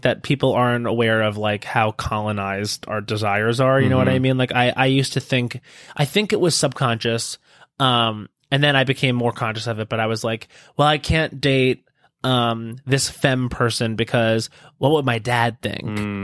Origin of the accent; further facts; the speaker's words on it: New York, United States; I mean, I grew up on Long Island. Like it was, and like there's still things about me that are just like internalized from that culture, not in harmful ways, just like in little social ways.